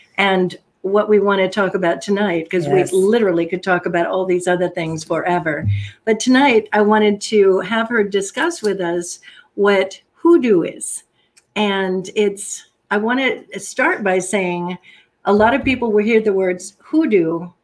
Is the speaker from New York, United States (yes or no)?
no; Tampa, Florida, United States; Interestingly enough, I grew up in the South. I grew up in Tampa, Florida.